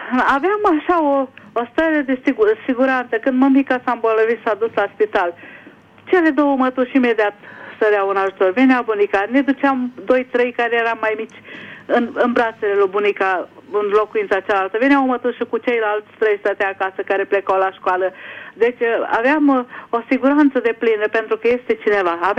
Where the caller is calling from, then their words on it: Budapest, Hungary; Vă sunt din Budapesta